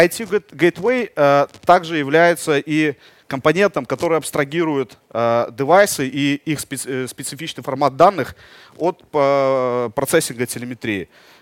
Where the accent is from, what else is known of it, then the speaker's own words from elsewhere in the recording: Minsk, Belarus; Я MVP из Минска.